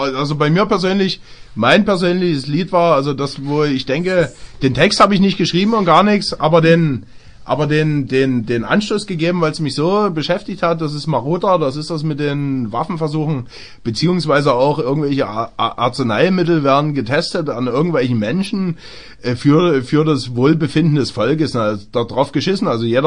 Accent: Berlin, Germany; born there; Ich wäre gern Oberlausitzer, bin aber Niederlausitzer, weil ich bin in Berlin geboren und somit Urpreuße. Aber eingeheiratet.

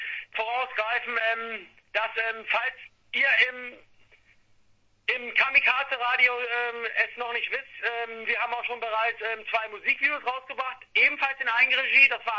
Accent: Celle, Lower Saxony, Germany; meine Eltern hier in Zelle, wo ich herkomme

